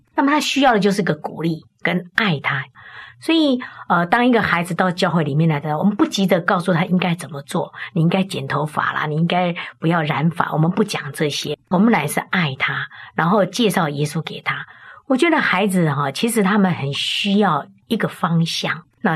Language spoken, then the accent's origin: Chinese; China; 我们中国人啊，赶鸭子都是在后面赶